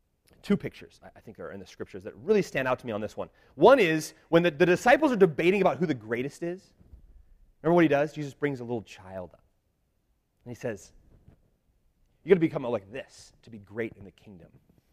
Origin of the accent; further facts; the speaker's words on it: United States; it's frustrating for me sometimes as we travel because I'm an American.